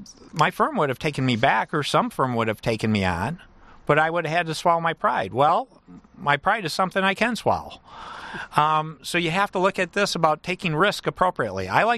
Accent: Battle Creek, Michigan, United States; the auto industry, the cereal industry, I'm from Battle Creek.

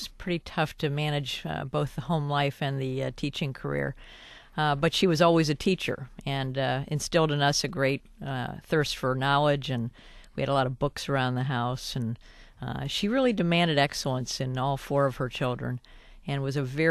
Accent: Akron, Ohio, United States; also born or lived in New York City, United States; I grew up in Akron, Ohio. Actually born in New York City, but my parents moved to Ohio when I was 2.5.

